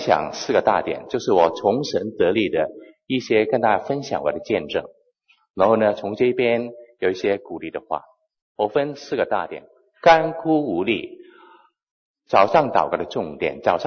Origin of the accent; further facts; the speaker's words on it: Hong Kong; 我是在香港出生长大的。我在中学的时候信了主以后呢，就将我的生命献给神。